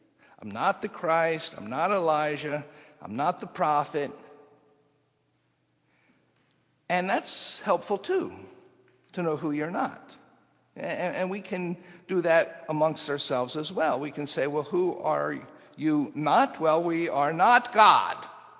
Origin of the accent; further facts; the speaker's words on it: Chicago, Illinois, United States; I'm a U.S. citizen. I'm a Chicagoan.